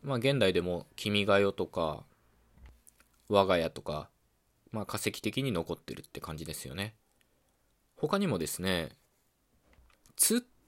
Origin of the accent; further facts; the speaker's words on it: Okayama, Japan; 僕自身は岡山県出身で、